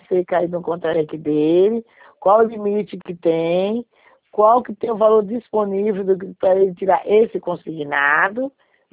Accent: Rio de Janeiro, Brazil; nós somos do Rio.

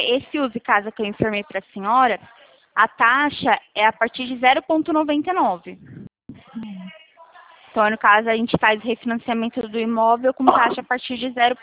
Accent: Araras, São Paulo, Brazil; Mais ou menos perto, eu sou aqui de Araras.

